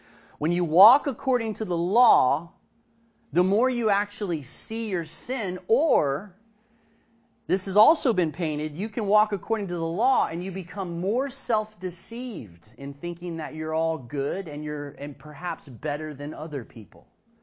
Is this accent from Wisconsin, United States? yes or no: no; Austin, Texas, United States; a lot of times as a young kid growing up in Austin, Austin was such a metropolitan place.